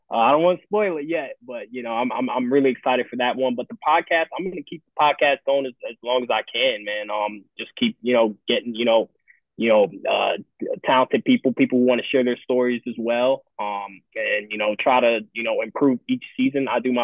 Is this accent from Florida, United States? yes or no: yes; Daytona Beach, Florida, United States; If you don't know, I'm from Daytona Beach, Florida. He's from the land. We went to the same high school.